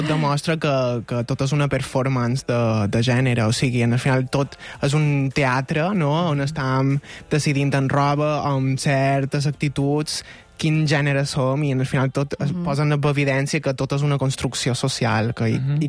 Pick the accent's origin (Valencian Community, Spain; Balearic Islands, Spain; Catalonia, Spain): Balearic Islands, Spain; som mallorquins